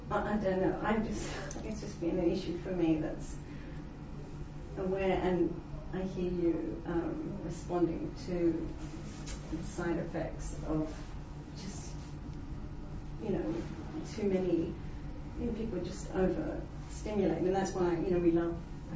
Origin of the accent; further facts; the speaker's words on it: Australia; now in London, United Kingdom; I've lived in London 21 years, I'm Australian